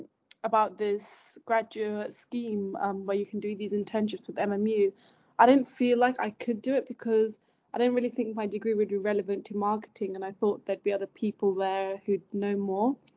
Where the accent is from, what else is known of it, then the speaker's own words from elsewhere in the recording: Exeter, South West England, United Kingdom; because I'm from Exeter and it's very different here.